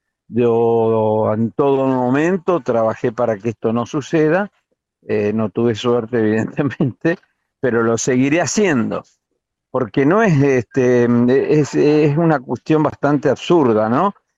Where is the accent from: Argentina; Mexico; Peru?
Argentina; Santa Fe; Yo soy santafesino y ese es el nombre del frente en Santa Fe.